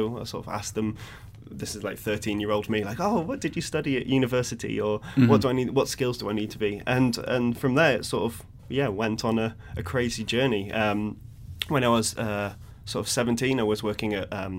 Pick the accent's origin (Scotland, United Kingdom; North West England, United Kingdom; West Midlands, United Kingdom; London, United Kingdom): London, United Kingdom; now in Billund, Denmark; I came from London, so going from London to Billund, so a town of millions and millions and millions to like a small rural town of 3,000 people.